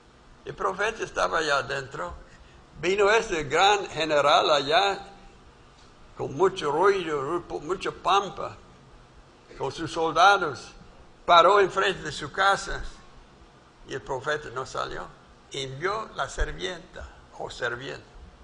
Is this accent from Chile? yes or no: no; Alabama, United States; born there; era ríos como ya donde nací en Alabama, el río lodoso